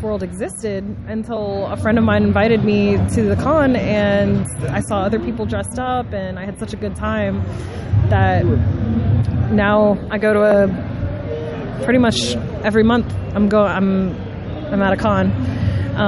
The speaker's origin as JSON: {"language": "English", "town": "Richmond", "region": "Virginia", "country": "United States", "tie": "born or raised there", "said": "bringing nerd culture to Virginia, to my hometown, to Richmond, and just to be involved"}